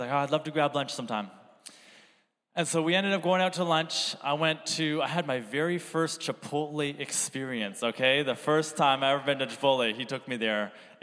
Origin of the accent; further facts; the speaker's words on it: Brampton, Ontario, Canada; moved away as an adult; if we have any Brampton people in the house. Born and raised over there, and then as every Canadian dreams, or at least, I don't know, I dreamed of, escaping this winter.